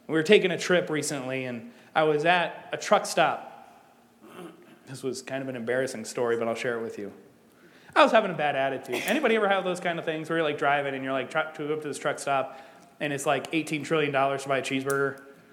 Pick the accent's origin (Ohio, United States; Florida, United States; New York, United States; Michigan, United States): Ohio, United States; Clyde; And I'm like, no, I'm actually from Ohio. And he's like, oh, cool, what city? I'm like, Clyde, hopefully you don't know that city at all.